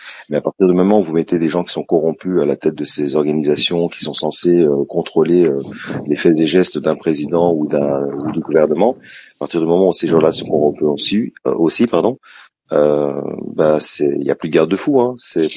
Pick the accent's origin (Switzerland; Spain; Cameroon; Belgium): Belgium; je suis belge, hein, je connais bien l'histoire française, pourtant je suis belge et israélien.